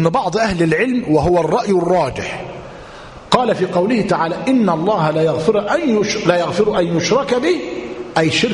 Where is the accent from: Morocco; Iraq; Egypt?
Egypt; تعال بقى انظر إلى بلادنا مصر